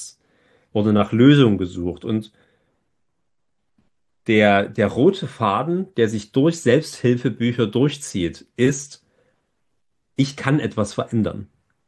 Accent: Meissen, Saxony, Germany; auf dem Feldweg oben mit dem Blick über Meißen, meine Heimatstadt, habe ich dann realisiert

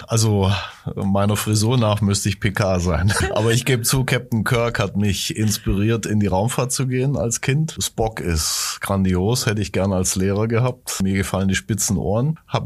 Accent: Baden-Württemberg, Germany; born there; ich bin im Schwarzwald geboren

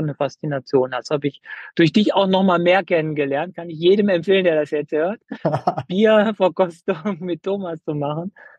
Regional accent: Düsseldorf, North Rhine-Westphalia, Germany; now in Madrid, Spain; Ich komme ja aus Düsseldorf

